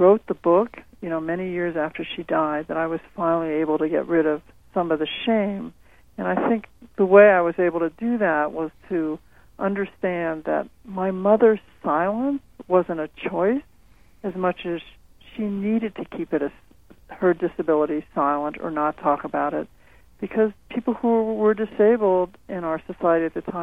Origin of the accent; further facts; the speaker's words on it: Los Angeles, California, United States; Well, I remember actually, I grew up in the Los Angeles area